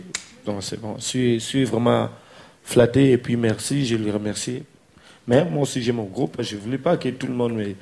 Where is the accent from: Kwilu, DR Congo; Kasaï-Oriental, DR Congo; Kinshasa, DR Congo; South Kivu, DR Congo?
Kinshasa, DR Congo; chez nous, à Kinshasa, les musiciens ne sont pas vraiment le bienvenu dans la famille de la femme